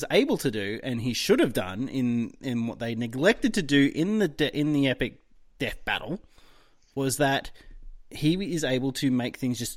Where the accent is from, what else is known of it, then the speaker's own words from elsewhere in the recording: Australia; But you got to remember, we're Australian and we make fun of everything.